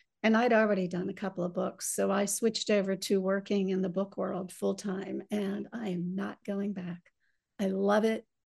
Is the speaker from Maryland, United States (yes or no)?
yes; Baltimore, Maryland, United States; Yes, I started traveling at an early age, grew up in Baltimore City, and oh my goodness, it stays with you forever, doesn't it?